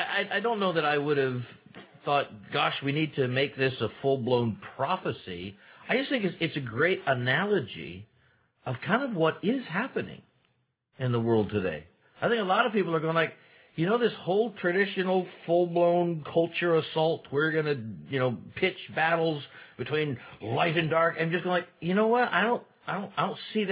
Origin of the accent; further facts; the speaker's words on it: Scotland, United Kingdom; I'm Scottish, too.